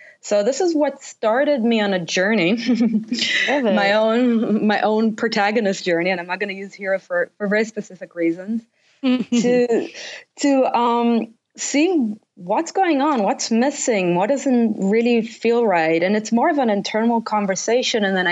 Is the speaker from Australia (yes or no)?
no; Israel; I was brought up in Israel